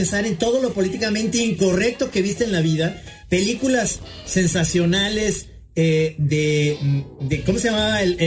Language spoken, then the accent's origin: Spanish; Mexico; ¿cómo somos los mexicanos nosotros?